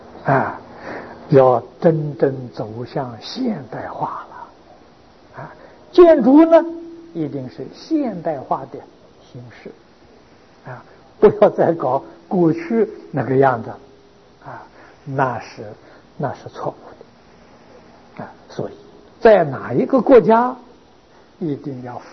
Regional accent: China; 就像我们中国人供祖先牌位，不忘记祖先

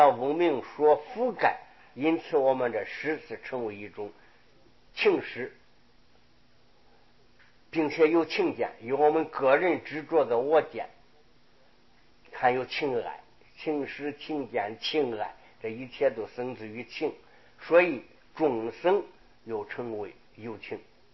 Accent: China; 我们中国人讲天，讲天理

